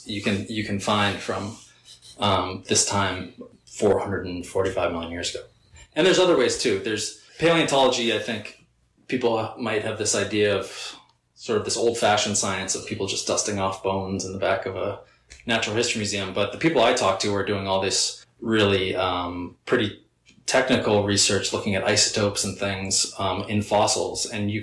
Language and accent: English; New England, United States; So I'm from New England, where if you hike around Maine or New Hampshire, you can see on the rocks these things called glacial striations